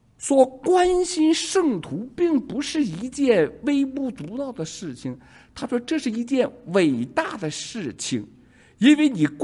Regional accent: China; 我们中国人，特别是男人啊

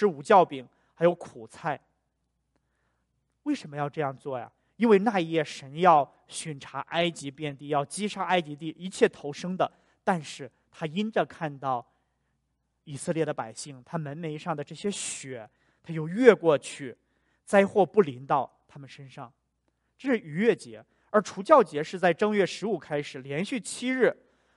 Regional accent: northern China, China; 我记得在小的时候啊，就是我是北方人嘛，我们是吃馒头的。

